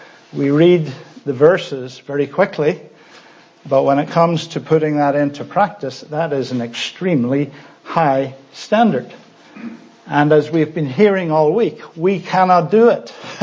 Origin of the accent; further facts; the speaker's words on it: Northern Ireland, United Kingdom; When I grew up in Northern Ireland, we still were under the influences of revival from 1859 and from the 1930s.